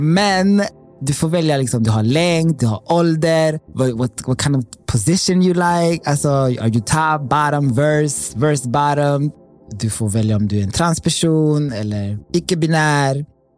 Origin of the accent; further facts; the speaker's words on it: Enköping, Uppsala County, Sweden; Han bodde i Enköping. Jag är från Enköping.